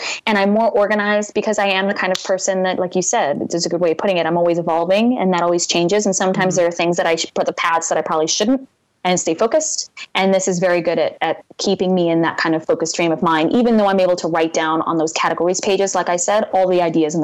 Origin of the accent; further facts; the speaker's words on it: Brooklyn, New York, United States; We're from a different Brooklyn, I guess, because every other word is a bomb.